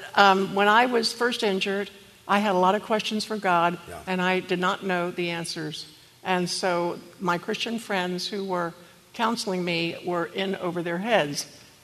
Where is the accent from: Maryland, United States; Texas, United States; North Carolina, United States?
Maryland, United States; Because I'm from Maryland.